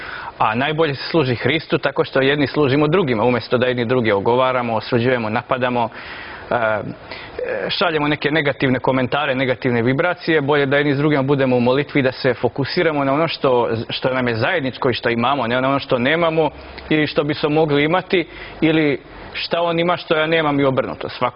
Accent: Glušci, Mačva District, Serbia; also born or lived in Belgrade; Ja sam inače rodom iz jednog sela Glušci, to je jedno mesto kod Bogatića u Mačvi, znači okolina Šapca.

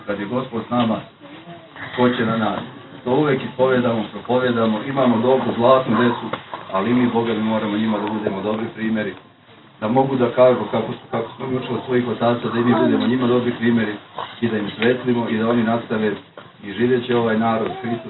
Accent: Republika Srpska, Bosnia & Herzegovina; dolazim iz Republike Srpske

